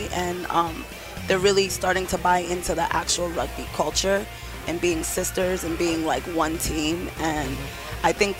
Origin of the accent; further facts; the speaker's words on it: Bronx, New York, United States; also born or lived in Atlanta; So I'm from the Bronx, and I was living in Atlanta for about 10 years, so I'm very much a city girl. I never saw myself coming to Adrian, Michigan.